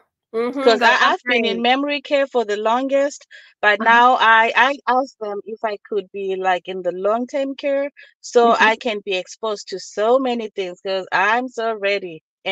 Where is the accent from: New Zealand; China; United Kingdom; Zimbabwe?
Zimbabwe; now in Indianapolis, United States; Okay, I'm calling you from Indianapolis, but I'm originally from Zimbabwe, Southern Africa.